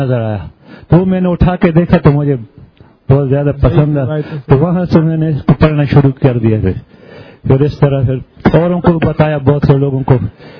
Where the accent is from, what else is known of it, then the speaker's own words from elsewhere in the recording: Kohat, Khyber Pakhtunkhwa, Pakistan; جی میں کوہاٹ سے آیا ہوں